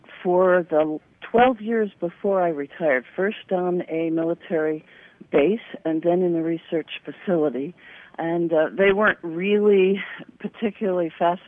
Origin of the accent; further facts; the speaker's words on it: Connecticut, United States; born there; now in Florida, United States; I was born in Connecticut.